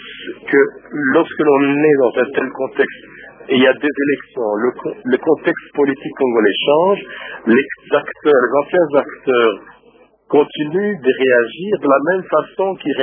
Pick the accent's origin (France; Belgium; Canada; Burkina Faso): Belgium; Ben, je réagis en tant que Belge. Oui, je suis Belge.